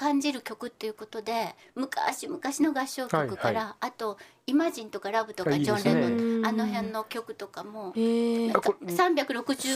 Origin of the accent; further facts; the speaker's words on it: Otsu, Shiga, Japan; はい、大津の出身なんですけどね、この、はい、大津琵琶湖っていうのは実家が大津なんですけど